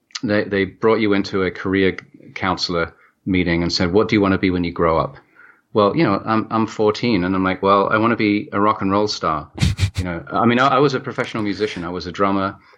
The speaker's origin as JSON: {"language": "English", "region": "London", "country": "United Kingdom", "tie": "born or raised there", "said": "So, you know, I mean, I grew up in England, in London"}